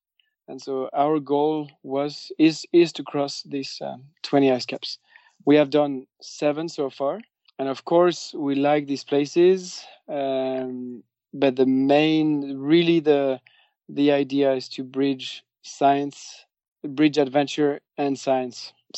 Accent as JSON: {"language": "English", "town": "Biarritz", "region": "Nouvelle-Aquitaine", "country": "France", "tie": "born or raised there", "said": "And so that's where I grew up in Biarritz, which is a surfer town."}